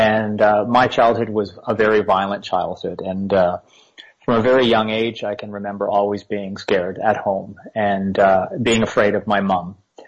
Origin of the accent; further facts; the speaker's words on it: Toronto, Ontario, Canada; I grew up in Toronto, and I'm the youngest of five kids.